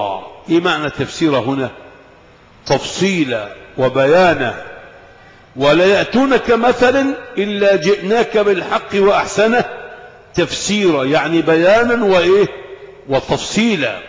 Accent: Egypt; كشف الوجه كان يعد مذمة في قرانا، في قرى مصر قبل ثورة 52

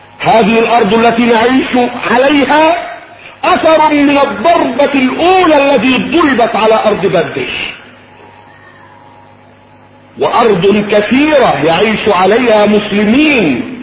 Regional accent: Cairo, Cairo Governorate, Egypt

